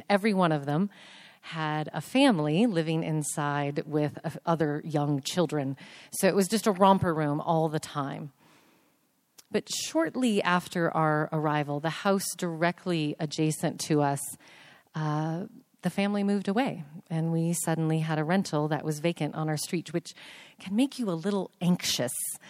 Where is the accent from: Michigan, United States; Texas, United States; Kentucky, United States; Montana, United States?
Montana, United States; Missoula; moved away as an adult; also born or lived in Bozeman; Hi, Missoula. Oh, I do love my hometown. And I grew up on the south side, which says a lot about me right off the bat.